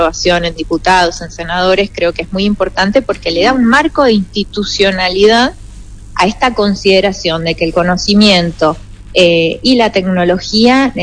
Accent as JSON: {"language": "Spanish", "country": "Argentina"}